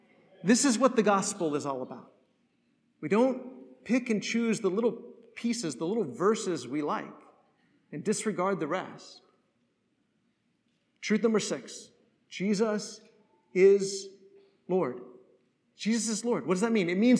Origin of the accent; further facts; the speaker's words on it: United States; First and foremost, yes, I'm an American